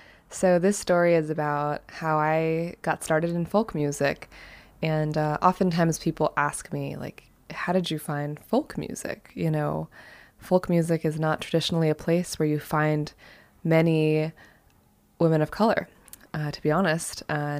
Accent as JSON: {"language": "English", "town": "New York City", "region": "New York", "country": "United States", "tie": "born or raised there", "said": "I grew up in New York City, and we would go on these drives to get out of the city."}